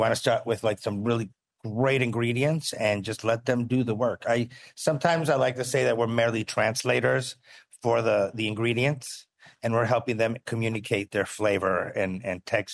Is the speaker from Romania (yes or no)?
no; Venezuela; It reminded me a lot of growing up in Venezuela.